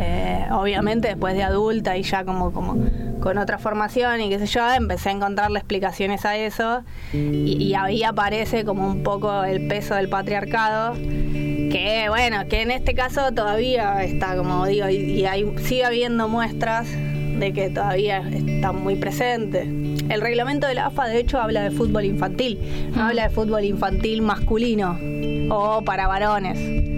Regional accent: Monte Grande, Buenos Aires Province, Argentina; Había en el barrio, yo soy de Monte Grande, y en la ciudad había un montón de clubes para jugar al fútbol para varones.

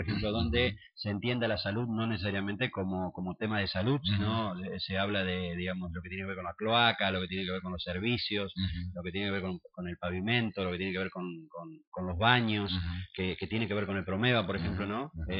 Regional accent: Concordia, Entre Ríos, Argentina; moved away; also born or lived in Buenos Aires; yo soy de Concordia, pero bueno, me fui, tuve 20 años en Buenos Aires

